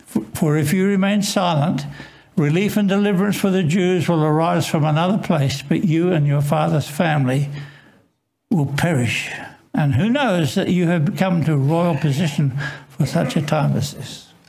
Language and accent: English; Penang, Malaysia; I grew up in Malaysia, Penang. My dad was a doctor at the hospital.